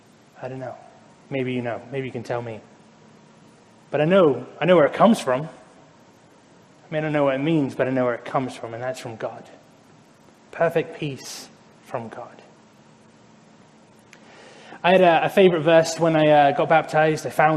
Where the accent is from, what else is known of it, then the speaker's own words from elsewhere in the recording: Andover, South East England, United Kingdom; moved away; I grew up in Andover in England, a small little town.